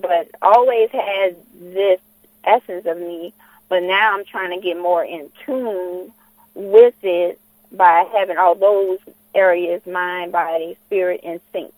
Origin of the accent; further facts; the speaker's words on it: New Orleans, Louisiana, United States; I am from New Orleans. Single-parent home, but I knew my father.